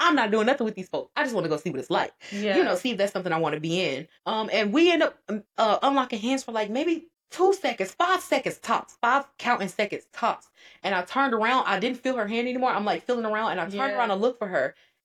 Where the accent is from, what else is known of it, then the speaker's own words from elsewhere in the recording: Georgia, United States; y'all, I'm from Georgia, okay? I'm in this big old state.